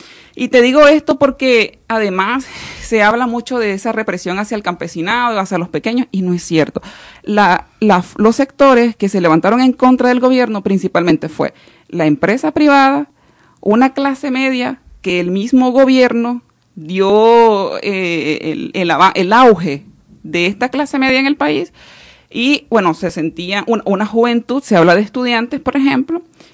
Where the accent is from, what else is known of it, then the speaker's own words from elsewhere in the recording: Nicaragua; como campesina o como ciudadanas nicaragüenses